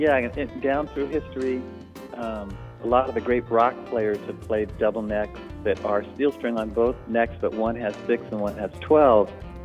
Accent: California, United States; also born or lived in Cleveland / Boulder; I was born in Cleveland, Ohio, and then lived in Boulder, Colorado, but lived in California since I was about 6 or 7 years old.

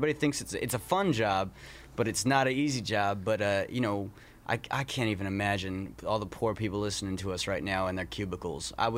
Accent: San Jose, California, United States; also born or lived in Maine; I was born in San Jose and then moved immediately to Maine.

